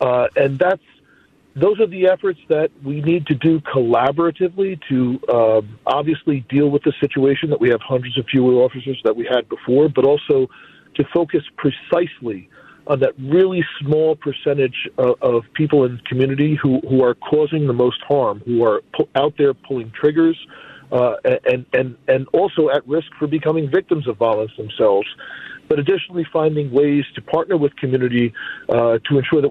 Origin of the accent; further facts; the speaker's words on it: Newark, New Jersey, United States; obviously I'm from Newark